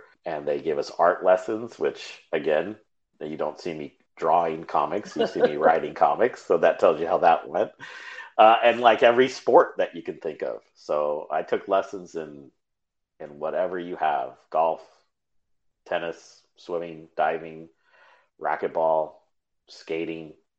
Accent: Manteca, California, United States; Oh, well, I was born and raised in Manteca, California. And I guess that's considered Northern California, even though it's right in the middle. It's right in the Central Valley, just south of the state capital, Sacramento.

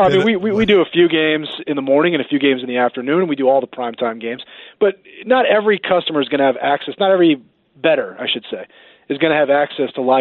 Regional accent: McLean, Virginia, United States; I'm from McLean, Virginia.

